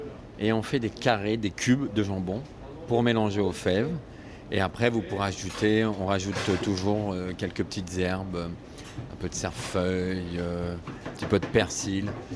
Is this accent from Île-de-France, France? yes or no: yes; Versailles, Île-de-France, France; Je suis né à Versailles, j'ai toujours vécu en banlieue parisienne ou à Paris. Mais le berceau de la famille, c'est la région lyonnaise. D'ailleurs, c'est même l'Isère